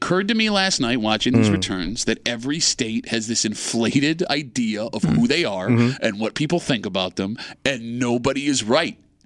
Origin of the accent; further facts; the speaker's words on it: New York, United States; I'm a New Yorker, right?